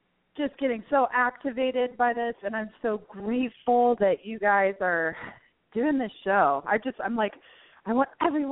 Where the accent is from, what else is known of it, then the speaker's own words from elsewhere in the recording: Marysville, United States; But then I go to connect to where I grew up in Marysville